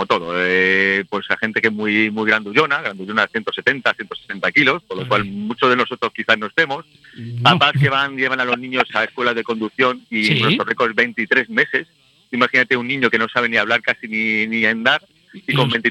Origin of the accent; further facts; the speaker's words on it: Zamora, Castile and León, Spain; now in Leganés, Spain; Yo soy zamorano, tengo el negocio montado ahora mismo en Leganés, en el Sanville, y me considero un español como el que más.